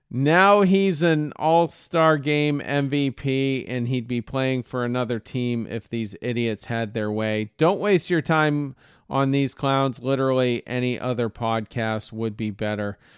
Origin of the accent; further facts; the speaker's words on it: Myrtle Beach, South Carolina, United States; also born or lived in Windham, Maine; by the way, if it's your first time ever listening. I am from Myrtle Beach, South Carolina, by way of Windham, Maine.